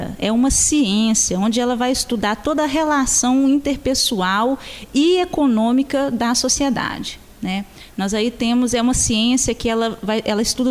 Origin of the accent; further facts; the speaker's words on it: Aimorés, Minas Gerais, Brazil; Jaimorés, aqui no Vale do Rio Doce.